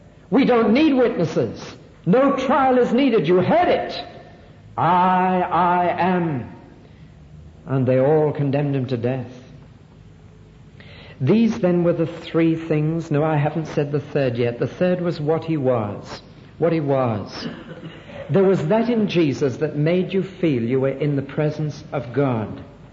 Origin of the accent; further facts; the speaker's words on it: Newcastle upon Tyne, North East England, United Kingdom; born there; I say I was born in Newcastle-on-Tyne. February 1930, if you want to do a little mathematics.